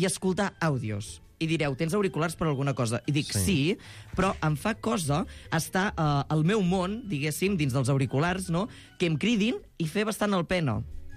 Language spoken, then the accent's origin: Catalan; Catalonia, Spain; com a bon català